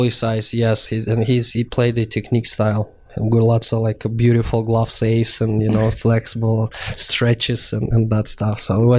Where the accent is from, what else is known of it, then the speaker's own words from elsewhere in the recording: Russia; I had the great opportunity to watch our local goalie, my hometown team. His name, Vadim Tarasov.